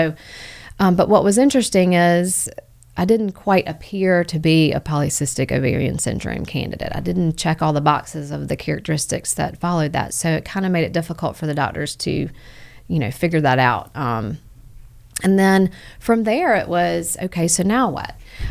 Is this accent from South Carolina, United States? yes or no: yes; Rock Hill, South Carolina, United States; I'm originally from Rock Hill, South Carolina. Grew up there.